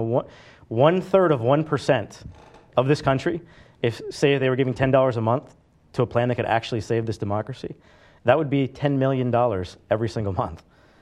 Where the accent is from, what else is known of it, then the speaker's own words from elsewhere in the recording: New Hampshire, United States; she was actually a guidance counselor in my hometown in New Hampshire when I was in fifth and sixth grade.